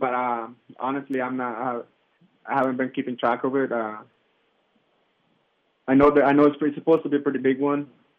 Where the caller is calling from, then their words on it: Afghanistan; I am Camp Lernik, Afghanistan.